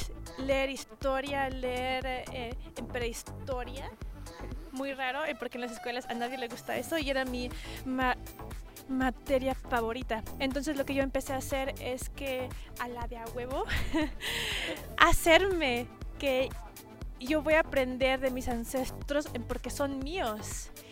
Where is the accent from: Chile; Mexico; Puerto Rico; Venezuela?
Mexico; accent: Latino accent in English; Cuando viajaba a México, pues me pueden oír hablar, era la extranjera en las escuelas, siempre era la extranjera. Y cuando decía soy mexicana